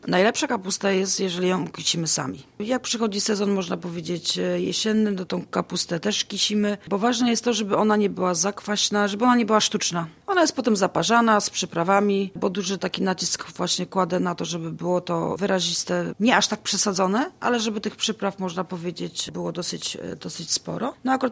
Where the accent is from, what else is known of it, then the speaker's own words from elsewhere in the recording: Radzyń Chełmiński, Kuyavian-Pomeranian Voivodeship, Poland; bo ja ogólnie pochodzę z województwa kujawsko-pomorskiego, z Radzenia Chomińskiego